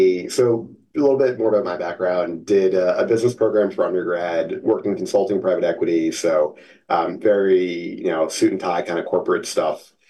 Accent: New Jersey, United States; I grew up in Jersey, factories in Jersey, so like in the area.

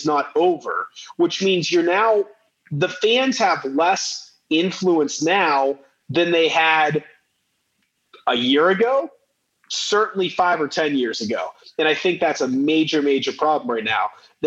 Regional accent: Phoenix, Arizona, United States; And I guess Phoenix, my hometown, is in the mix.

